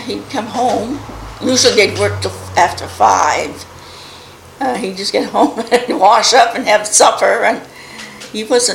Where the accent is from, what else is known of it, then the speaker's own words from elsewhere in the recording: Auburn, United States; I was born in Auburn, August 4th, 1933.